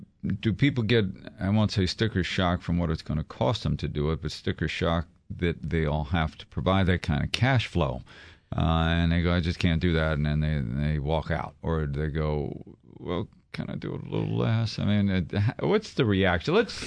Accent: Wheaton, United States; I'm a gearhead from Wheaton.

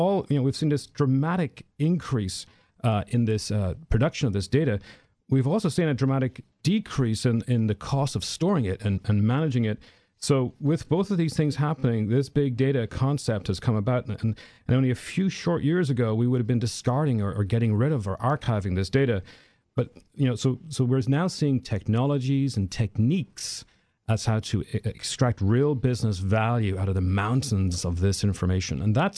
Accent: Ireland; Well, I'm originally from Ireland.

